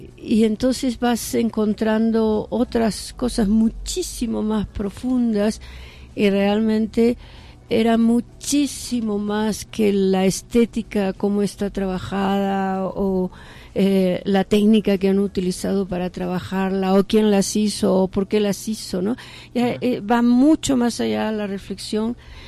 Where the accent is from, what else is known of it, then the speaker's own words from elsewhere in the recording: Cairani, Tacna, Peru; me hizo acordar mi niñez, ¿no?, en el campo, en Cairani. Yo soy de Cairani